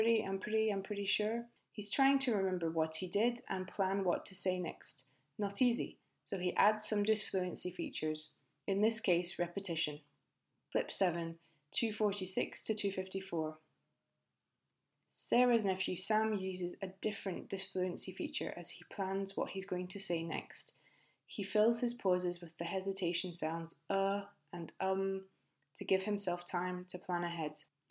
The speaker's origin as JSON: {"language": "English", "country": "United Kingdom", "accent": "British English", "said": "not my accent, I'm British"}